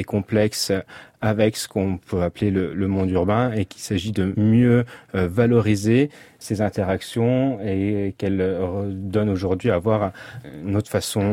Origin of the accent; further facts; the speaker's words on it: Grand Est, France; born there; je suis né dans les Vosges et que ça a forgé d'une certaine façon une forme d'attachement aux espaces ruraux.